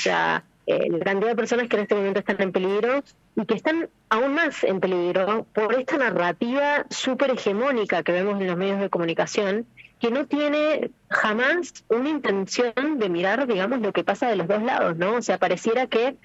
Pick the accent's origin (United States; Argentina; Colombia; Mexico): Argentina; San Juan; Yo no tenía, como obviamente soy de San Juan, digamos, no tenía aquí alguien que me viniera a saludar